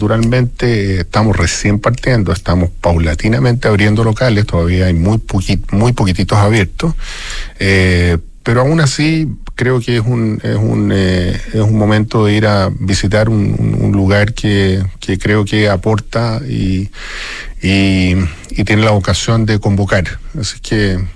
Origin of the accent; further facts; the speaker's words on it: Chile; como chileno